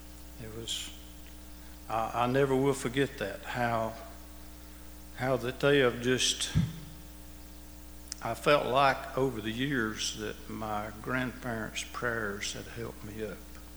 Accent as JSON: {"language": "English", "town": "Lindale", "region": "Georgia", "country": "United States", "tie": "born or raised there", "said": "I grew up in Lindale, or what they call Boozville. And a lot of people know where Boozville is."}